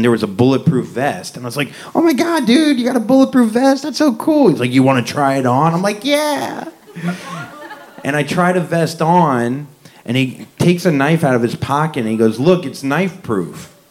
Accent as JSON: {"language": "English", "region": "the South", "country": "United States", "said": "I'm Jewish and I'm from the South though. There was no Jewish kids, you know. I was one of 2 Jewish kids in my grade."}